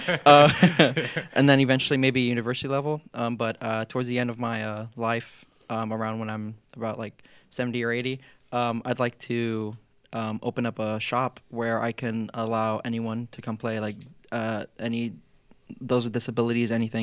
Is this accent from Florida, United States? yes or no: yes; Naples, Florida, United States; just people in the area because I'm from Naples.